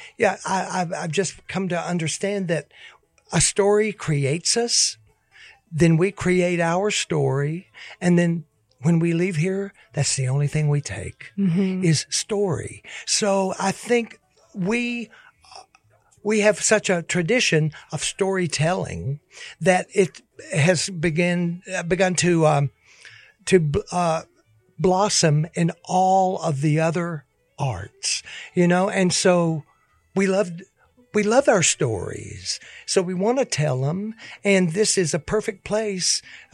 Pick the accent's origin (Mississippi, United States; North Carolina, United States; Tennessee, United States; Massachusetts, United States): Tennessee, United States; We wrote it about growing up in East Tennessee in the 50s and 60s.